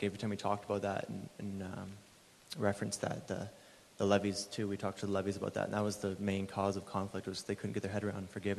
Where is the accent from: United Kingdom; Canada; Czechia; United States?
Canada; asking where we're from, like, oh, Canada, and like, oh, relief to hear that we're from Canada and not American